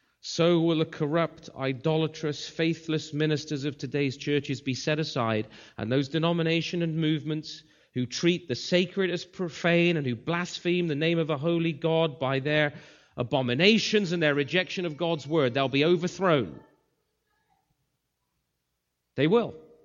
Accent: England, United Kingdom; I'm from England

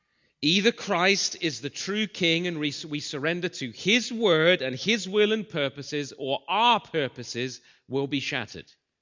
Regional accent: United Kingdom; Now, I'm British, so I may be biased about the Churchill-Roosevelt side of things

